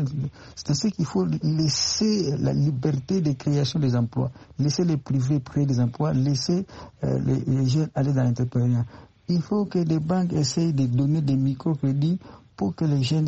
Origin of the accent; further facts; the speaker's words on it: DR Congo; qui utilisent les travailleurs congolais chez moi, en RD Congo